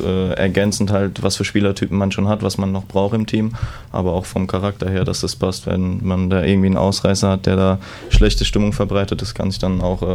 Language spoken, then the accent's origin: German; Hesse, Germany; meine Heimat in der Nähe von Frankfurt, habe ich es auch nicht weit nach Hause.